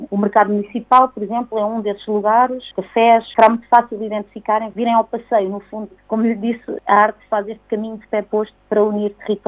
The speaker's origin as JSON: {"language": "Portuguese", "town": "Valada", "region": "Santarém", "country": "Portugal", "tie": "born there", "also_born_or_lived": "Lisbon", "said": "O local que é a minha origem, eu nasci em Valada e hoje vivo cá, há 2 anos que vivo cá"}